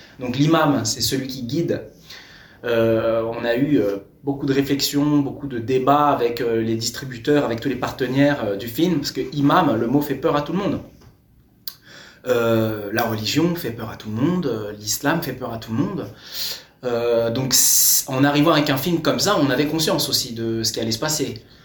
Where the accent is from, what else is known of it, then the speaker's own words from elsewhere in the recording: Montfermeil, Île-de-France, France; on a grandi ensemble à Montfermeil. Moi, c'est tout le côté de la famille de ma mère qui habite à Montfermeil.